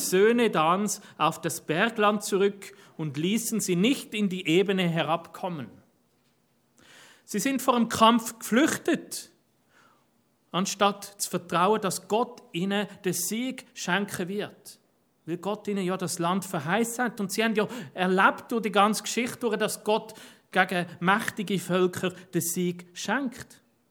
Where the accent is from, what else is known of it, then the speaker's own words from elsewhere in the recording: Zurich, Switzerland; Als Zürcher in Bern weiss man das, man erkennt das, Berner reden ein bisschen anders, Zürcher auch.